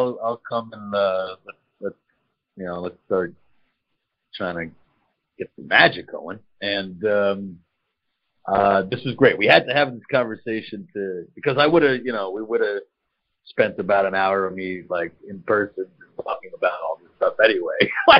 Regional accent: United States; I'm an American and I'm just looking at my country from here

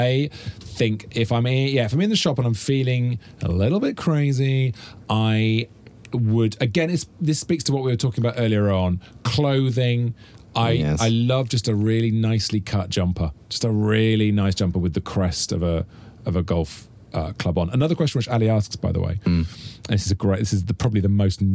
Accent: Wales, United Kingdom; I'm from South Wales.

